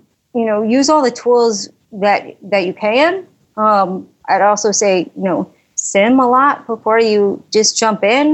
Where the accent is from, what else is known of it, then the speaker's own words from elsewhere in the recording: Chicago, Illinois, United States; Because I was from Chicago, so that's why.